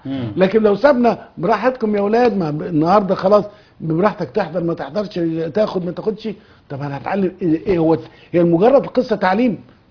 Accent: Upper Egypt, Egypt; انا راجل صعيدي

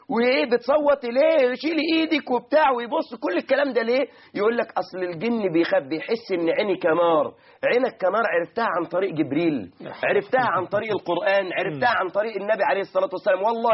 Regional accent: Egypt

